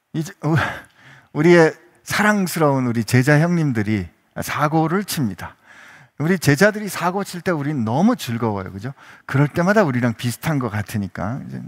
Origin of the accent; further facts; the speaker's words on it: Seoul, South Korea; 저도 서울 출신이라 그래도 이 정도 상식은 있는데